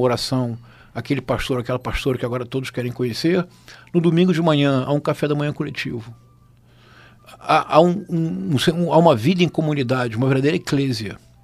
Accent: Rio de Janeiro, Brazil; Tanto eu cresci em Bento Ribeiro.

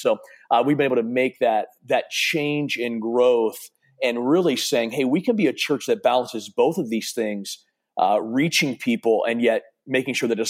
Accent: Maryland, United States; moved away as an adult; now in Ohio, United States; And I led in my hometown in Maryland and now here in Ohio.

